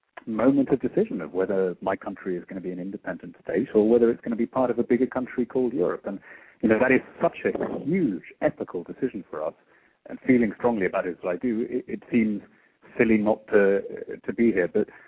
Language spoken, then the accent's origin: English; Peru; now in Brussels, Belgium; I was brought up in Peru in South America. I've lived and worked all over the continent. I'm working in Brussels now.